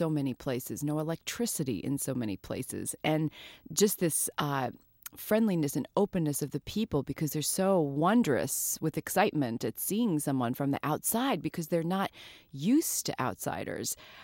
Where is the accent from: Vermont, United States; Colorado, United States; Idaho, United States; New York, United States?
New York, United States; New York City; I'm from New York City. I'm used to living in big cities.